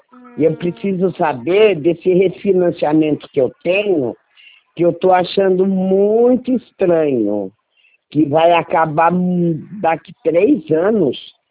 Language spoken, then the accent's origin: Portuguese; Osasco, São Paulo, Brazil; Eu sou aqui de Osasco, mas eu sou funcionária pública.